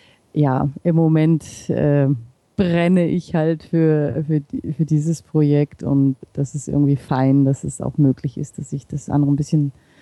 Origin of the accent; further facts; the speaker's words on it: Buxtehude, Lower Saxony, Germany; now in Vienna, Austria; Nein, ich komme aus Buxtehude, wenn ihr das genau wissen wollt. Genau. Da bin ich aufgewachsen, aber ich lebe auch schon über 20 Jahre in Wien.